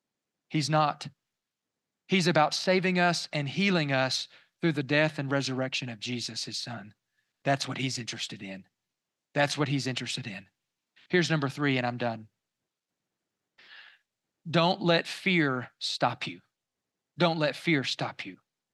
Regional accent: Florida, United States; I grew up in Florida.

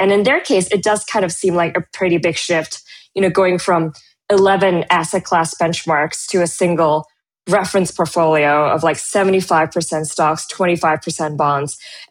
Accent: Hong Kong; Well, I'm from Hong Kong and I haven't been back much lately, so Hong Kong.

